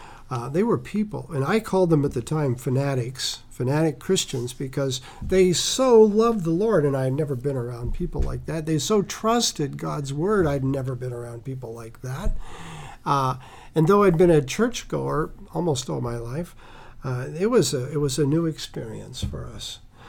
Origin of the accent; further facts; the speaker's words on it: Phillipsburg, Kansas, United States; also born or lived in Omaha; I was born in Kansas and brought up in the same little town in north central Kansas, Phillipsburg.